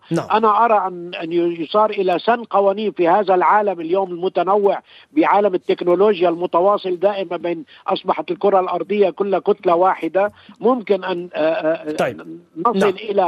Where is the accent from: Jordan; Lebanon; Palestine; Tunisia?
Lebanon; يعني عندنا في لبنان 4 أو 5 طوائف كبرى تتحكم بمصير الطوائف الأقل عددا في لبنان.